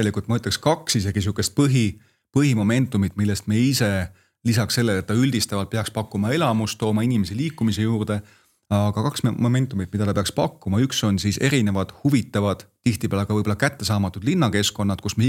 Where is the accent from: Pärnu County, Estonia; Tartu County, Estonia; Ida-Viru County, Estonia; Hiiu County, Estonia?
Ida-Viru County, Estonia; Kohtla-Järve; mina ise olen teinud Kohtla-Järve poiss, ma olen sealtpoolt pärit